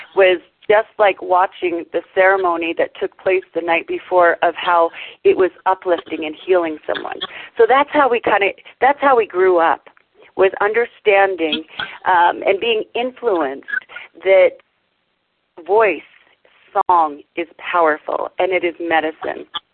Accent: Southwest, United States; growing up in the Southwest, everybody knows and loves the Telluride Bluegrass Festival.

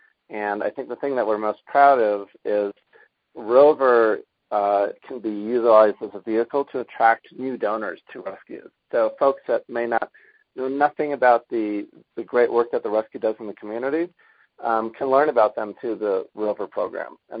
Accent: San Diego, California, United States; I'm from San Diego.

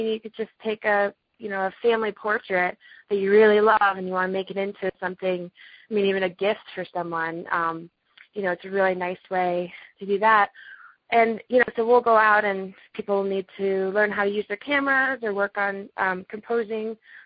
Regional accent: Water Valley, New Hampshire, United States; Yeah, I grew up skiing in Water Valley, New Hampshire, and you know, I went pretty early on into freestyle.

